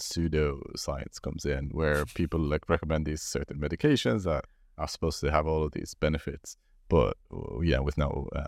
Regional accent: Jordan; No, I'm actually from Jordan.

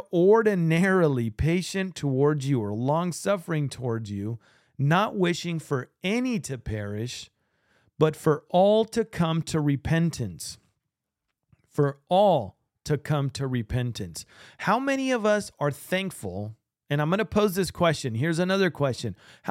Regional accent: Argentina; English is a second language; I'm from Argentina

